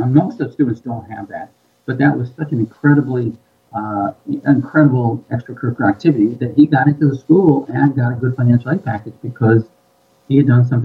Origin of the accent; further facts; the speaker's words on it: New York, United States; now in Minnesota, United States; I grew up in New York, even though I'm in Minnesota now, and I never heard of some of the really great schools out here.